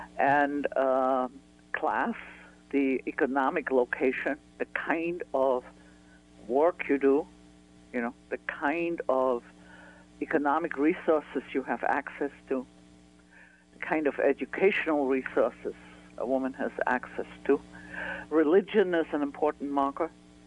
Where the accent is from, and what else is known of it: Vienna, Austria; born or raised there